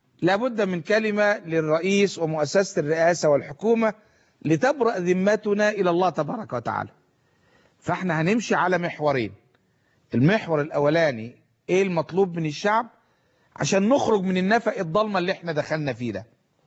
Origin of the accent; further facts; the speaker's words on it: Egypt; نملكها كمصريين